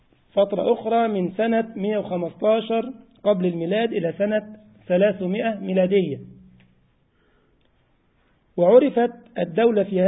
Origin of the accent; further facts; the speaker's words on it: Egypt; وأنا مصري ما شاء الله